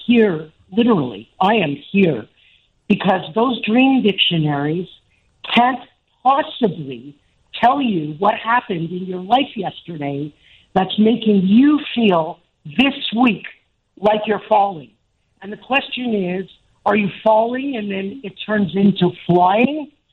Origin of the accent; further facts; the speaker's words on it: Canada; I'm a Canadian, but I remember this dream.